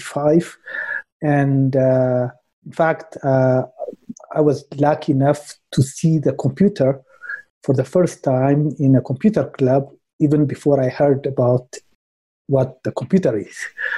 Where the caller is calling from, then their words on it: Addis Ababa, Ethiopia; I'm joining you from Addis Ababa, Ethiopia, from a very cold weather, very surprisingly.